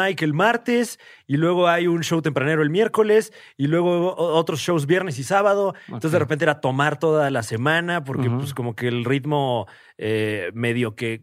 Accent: Mexico; Entonces ya, como buen mexicano.

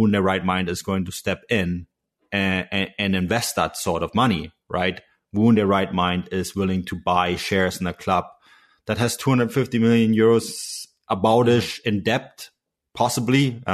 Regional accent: Munich, Bavaria, Germany; now in Canada; I mean, I'm from Munich, right? I have a very different outlook on things. Now I live on the Canadian West Coast.

